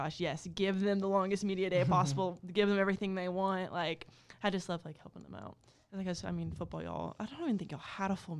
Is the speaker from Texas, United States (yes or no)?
yes; Houston, Texas, United States; And I get kind of sad because I'm more from Houston, which is a little, you know, closer together and everything.